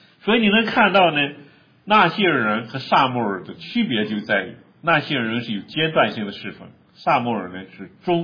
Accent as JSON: {"language": "Chinese", "region": "Northwest China", "country": "China", "said": "相当于我们西北人喝黄酒"}